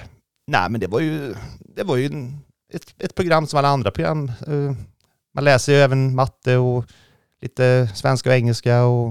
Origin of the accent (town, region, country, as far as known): Tidaholm, Västra Götaland County, Sweden; born or raised there